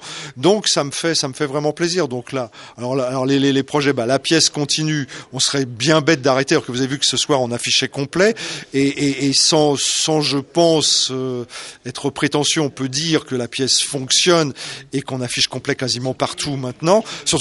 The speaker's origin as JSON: {"language": "French", "town": "Paris", "region": "Île-de-France", "country": "France", "said": "ce qui n'est pas le cas puisque je suis parisien"}